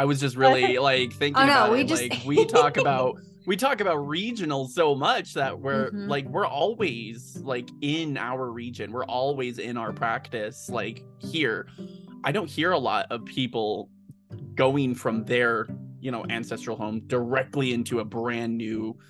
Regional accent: Scotland, United Kingdom; I'm like, I'm Scottish, but not that Scottish.

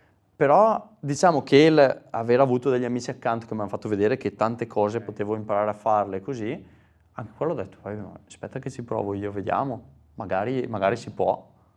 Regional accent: Salò, Lombardy, Italy; un po' annoiato dalle mie parti, sono originario di Salò.

